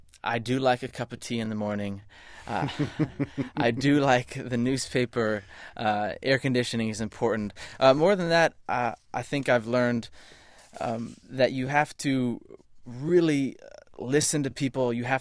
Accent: San Francisco, California, United States; San Francisco.

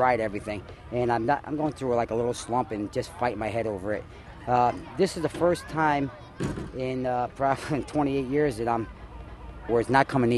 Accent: Prospect, Connecticut, United States; I'm 51 years old. I come from Prospect, Connecticut.

